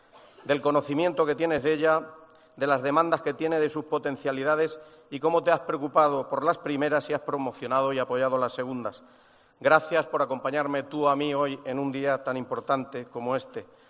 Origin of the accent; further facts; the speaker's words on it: Bolaños de Calatrava, Castilla-La Mancha, Spain; quiero decir que también estoy gracias a mi pueblo, Bolaños.